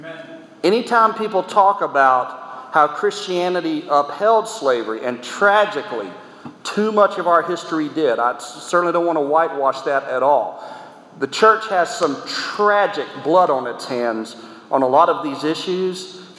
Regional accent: the South, United States; born there; and I was born in the South and loved the South

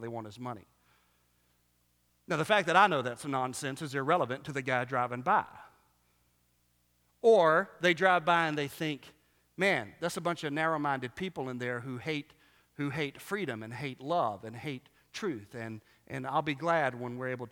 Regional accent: the South, United States; And I grew up in the South, but there's tons of churches here, right?

